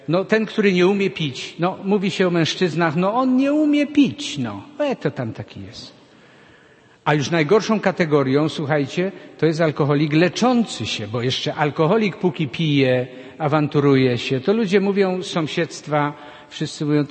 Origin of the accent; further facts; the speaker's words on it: Greater Poland Voivodeship, Poland; accent: Greater Poland dialect; To ja mówię taką gwarą naszą wielkopolską tutaj, bo też mamy swoją gwarę.